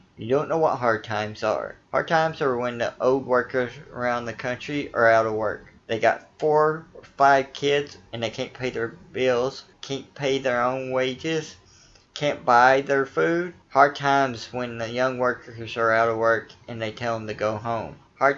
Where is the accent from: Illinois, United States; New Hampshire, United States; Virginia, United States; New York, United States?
Virginia, United States; My home state of Virginia is a shit pile politically the last few years